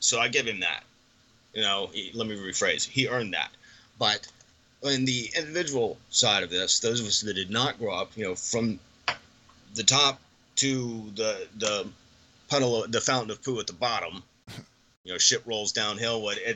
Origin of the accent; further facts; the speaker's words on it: Gulf South, United States; I grew up in the Gulf South. Get over it.